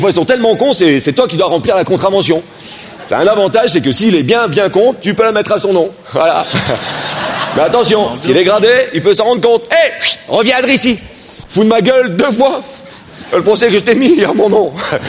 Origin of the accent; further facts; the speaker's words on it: Roubaix, Hauts-de-France, France; je suis fier de Roubaix et ma région. On a inventé des choses extraordinaires chez nous.